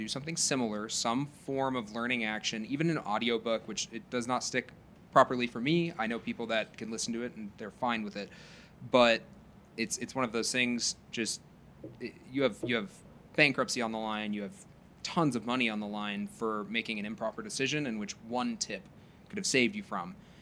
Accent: Nebraska, United States; I'm from Nebraska. I didn't go to school.

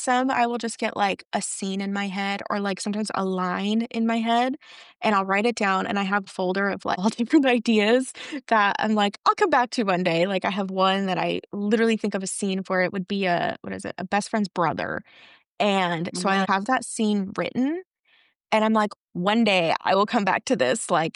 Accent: Arizona, United States; So ironically, I grew up in Arizona. So we had the Arizona Coyotes, which are no longer a thing anymore.

